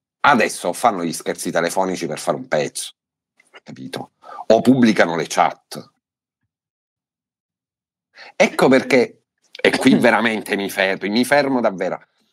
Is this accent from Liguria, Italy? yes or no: no; Sicily, Italy; Adesso sono siciliano, per cui dovete avere pazienza con me.